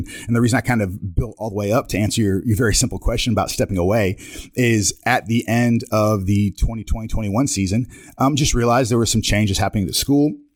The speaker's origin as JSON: {"language": "English", "region": "North Carolina", "country": "United States", "tie": "born or raised there", "said": "I grew up in the Southeast, like we talked about, North Carolina"}